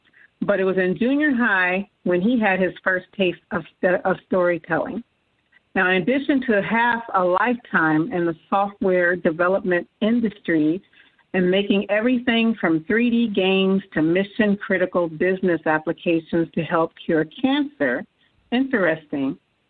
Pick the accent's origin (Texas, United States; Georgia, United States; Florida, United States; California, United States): California, United States; I'm actually from the Bay Area, but would to know what inspired you.